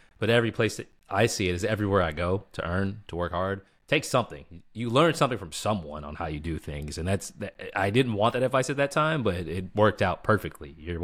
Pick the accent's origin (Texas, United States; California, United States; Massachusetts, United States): Massachusetts, United States; Boston; I grew up in Boston.